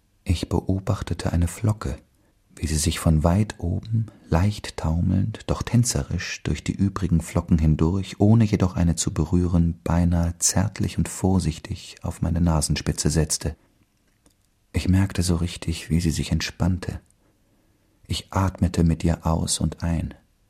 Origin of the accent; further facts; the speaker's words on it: Styria, Austria; accent: Styrian; War es mein steirischer Dialekt oder meine Unverfrorenheit oder beides zusammen, das die Gäste begeisterte?